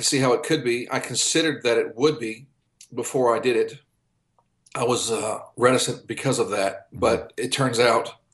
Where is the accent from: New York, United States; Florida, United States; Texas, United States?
Florida, United States; St. Petersburg; also born or lived in Malden, South Carolina; Or I guess it was really Malden, South or Simpsonville or Malden, South Carolina. And then I moved from Malden to St. Pete, Florida. And this is all before the age of 6 or 7.